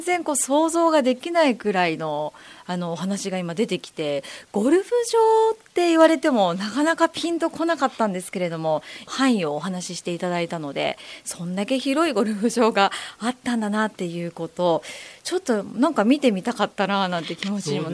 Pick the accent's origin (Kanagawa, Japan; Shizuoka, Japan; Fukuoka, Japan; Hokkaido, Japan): Kanagawa, Japan; Fujisawa; 私も善行出身なので。